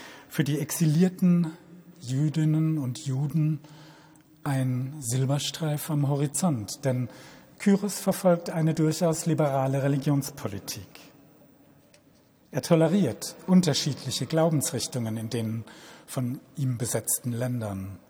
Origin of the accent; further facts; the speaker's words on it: Karlsruhe, Baden-Württemberg, Germany; born there; an die großherzogliche Regierung in Karlsruhe adressiert, meine Geburtsstadt.